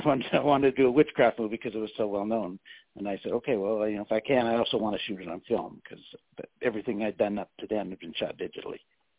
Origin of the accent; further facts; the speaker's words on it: Seattle, Washington, United States; moved away as an adult; also born or lived in Tucson, United States; Actually, I was raised in the Seattle area, but moved to Tucson in mid-'80s.